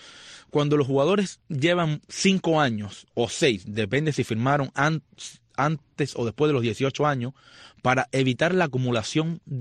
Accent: Matanzas, Cuba; pero como nosotros somos de Matanza, yo pongo a Matanza.

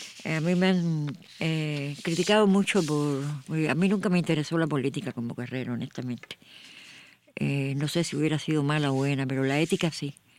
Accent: Cuba; moved away; Yo he empezado 150 veces desde que salí de Cuba.

